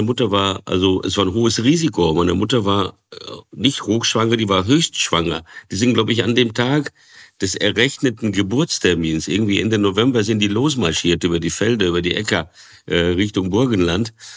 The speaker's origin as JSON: {"language": "German", "country": "Brazil", "tie": "born or raised there", "said": "da als ich als Säugling oder als Kind in Brasilien aufgewachsen bin"}